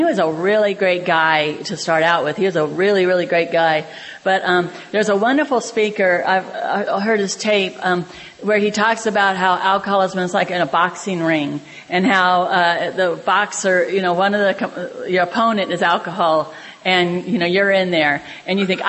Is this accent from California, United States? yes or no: yes; Santa Cruz, California, United States; now in San Francisco, United States; I was born and raised in Santa Cruz, and then I've lived in San Francisco for at least 30 years.